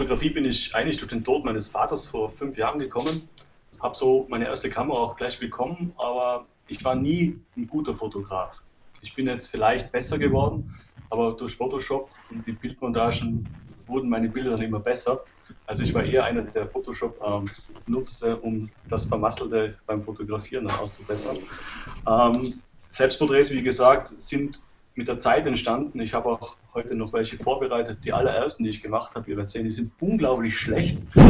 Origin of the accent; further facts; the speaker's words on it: Austria; Ich komme aus Österreich